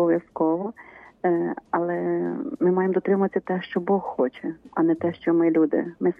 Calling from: Khmelnytskyi Oblast, Ukraine; Слава навіки Богу … парафія Святого Миколая, Дунаєвеччина.

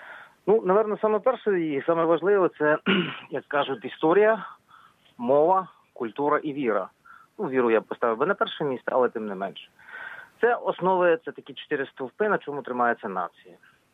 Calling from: Odesa, Odesa Oblast, Ukraine; місто Одеса.

